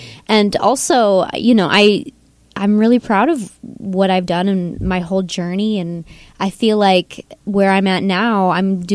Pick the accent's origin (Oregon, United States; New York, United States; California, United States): New York, United States; Watkins Glen; moved away as an adult; now in New York City, United States; I'm from an Irish Catholic family from upstate New York, a small town called Watkins Glen.